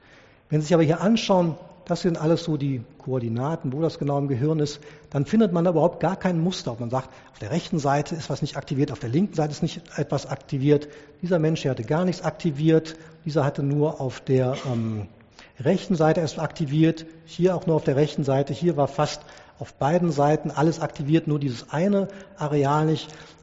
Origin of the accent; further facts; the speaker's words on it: Krefeld, North Rhine-Westphalia, Germany; der Schutzheilige meiner Heimatstadt Krefeld